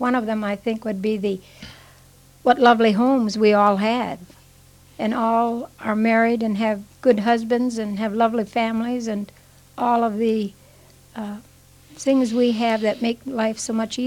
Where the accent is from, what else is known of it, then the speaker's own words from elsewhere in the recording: Morehead, Kentucky, United States; I lived in Morehead. I was born and raised in Morehead, went through grade school, high school, and college, and that was the first that I went away from Morehead. So I lived here about the first 20 years of my life.